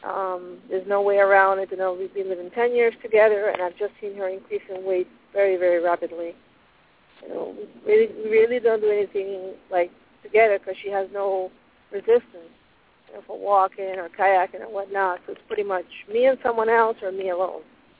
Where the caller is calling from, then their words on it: Pennsylvania, United States; I'm calling from Pennsylvania.